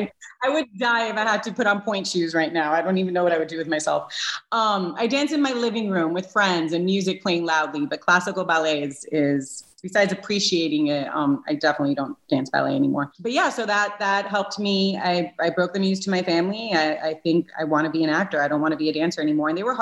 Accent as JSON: {"language": "English", "town": "Miami", "region": "Florida", "country": "United States", "tie": "born or raised there", "moved": "as an adult", "lives_now": "Los Angeles, United States", "said": "I grew up in Miami also. So family, you know, my family is in Miami and in Puerto Rico, but my home base is LA."}